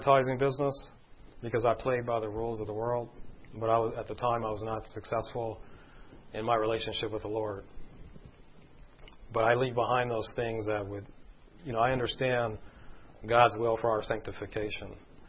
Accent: California, United States; When I was 8 years old, like I said, I grew up in California, but most of my family is from New Orleans, from Louisiana.

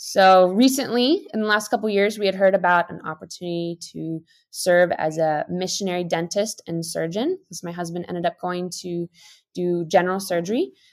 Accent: United States; leave our families because we're from the United States as well.

